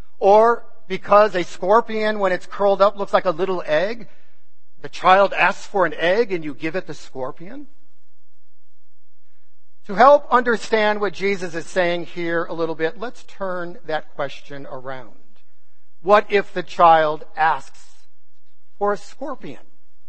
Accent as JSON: {"language": "English", "region": "Massachusetts", "country": "United States", "said": "I was awarded a 4-year full scholarship to a college in my home state of Massachusetts."}